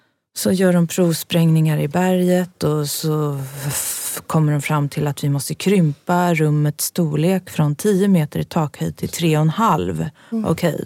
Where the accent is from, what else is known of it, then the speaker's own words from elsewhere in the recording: Fisksätra, Stockholm County, Sweden; Och jag är ju uppvuxen i Fisksätra, så att visst finns det minnen från tunnelbanestationerna.